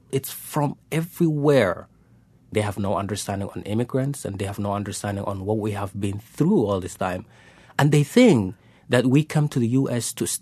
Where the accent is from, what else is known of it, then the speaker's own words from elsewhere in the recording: Somalia; now in United States; just do something out there as an American, a proud immigrant, a proud Somali, to be able to do something.